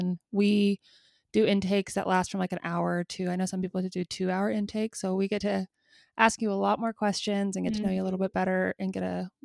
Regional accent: Georgia, United States; moved away as an adult; now in Utah, United States; I grew up in Georgia, came out here in Utah for school when I was 18 years old. I've lived here ever since.

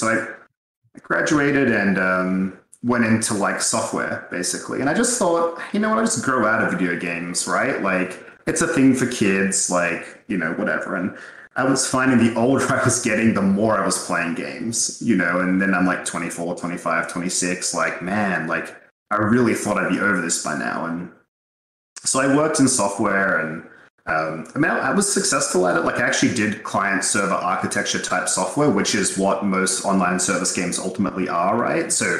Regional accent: Australia; I'm from Australia originally. That's where I grew up.

